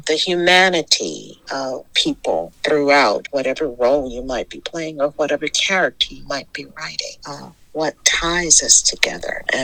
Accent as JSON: {"language": "English", "town": "Dallas", "region": "Texas", "country": "United States", "tie": "born or raised there", "said": "Originally from Dallas, Texas, born and raised."}